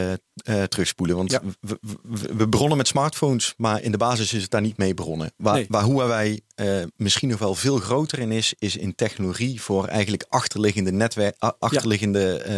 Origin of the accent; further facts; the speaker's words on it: Netherlands; We zijn Nederlanders onder elkaar.